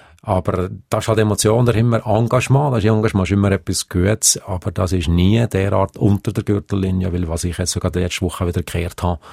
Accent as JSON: {"language": "German", "region": "Valais", "country": "Switzerland", "tie": "born or raised there", "said": "ich bin im Bergdorf aufgewachsen. Meine Beitfamilien kommen und eigentlich aus der Bergbäuerei. Ich glaube, ich weiss schon ein bisschen, was das heisst im Wallis am Berg."}